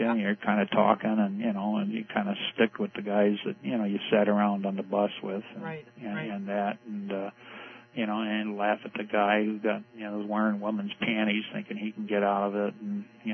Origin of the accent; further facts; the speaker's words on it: South Bend, Indiana, United States; I grew up in South Bend.